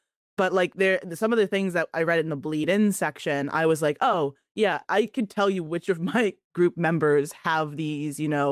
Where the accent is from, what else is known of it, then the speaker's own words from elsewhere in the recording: Ghana; Particularly, I care about African people because I am one. I'm Ghanaian